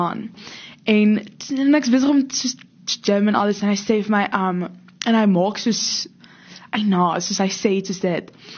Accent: Pretoria, Gauteng, South Africa; Ek is gebore in Pretoria, ook hier so groot geword. Ek is in Afrikaanshoër Meisieskool Pretoria. En ja, ek is matrikulant, so ek is 18.

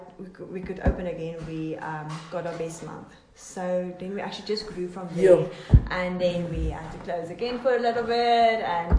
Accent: Cape Town, Western Cape, South Africa; now in Cullinan, South Africa; No, I came from Cape Town

